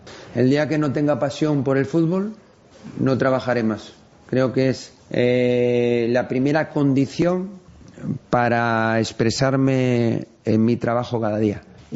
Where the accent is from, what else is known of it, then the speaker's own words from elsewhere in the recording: Asturias, Spain; soñaba con ser futbolista profesional en mi equipo de donde soy, de Asturias y el Sporting.